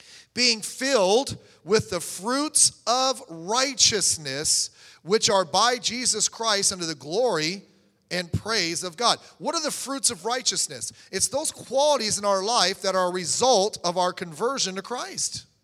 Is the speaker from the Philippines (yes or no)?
yes; Philippines; I'm a Filipino.